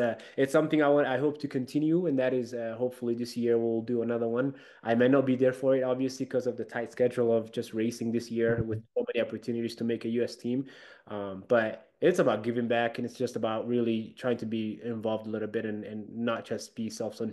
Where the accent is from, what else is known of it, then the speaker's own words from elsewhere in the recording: Ethiopia; English is a second language; the race that we put together in my hometown this last December is probably the biggest race that they've ever had. And I think pretty close, almost all of Ethiopia